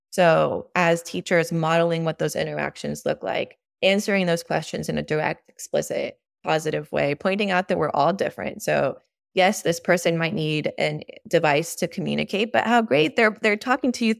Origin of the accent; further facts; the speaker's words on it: Mexico; I grew up in Mexico, which is probably like 10 years behind us